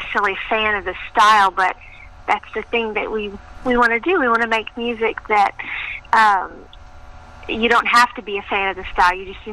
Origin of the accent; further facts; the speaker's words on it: Fort Worth, Texas, United States; now in Dallas, United States; We grew up in Fort Worth and some smaller towns surrounding that area, and then we moved to Dallas about 4 years ago or something like that.